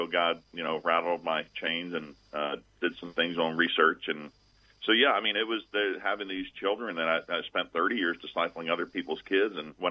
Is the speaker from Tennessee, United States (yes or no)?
no; Georgia, United States; I am from North Georgia, though, Northeast Georgia.